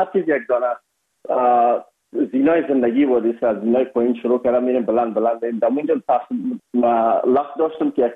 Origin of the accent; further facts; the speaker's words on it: Afghanistan; ما از افغانستان هستیم یکمه که لحجی و فرق داشت